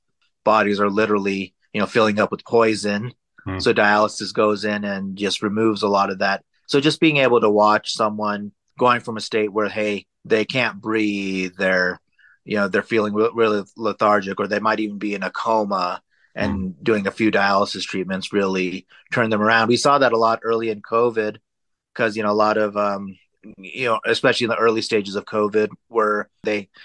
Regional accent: Sparks, Nevada, United States; And like you said, I grew up in Sparks, Nevada, got my nursing degree.

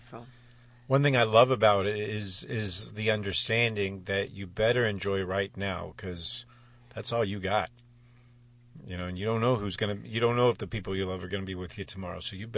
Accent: Houston, Texas, United States; I said, "Well … from Houston, Texas, sir."

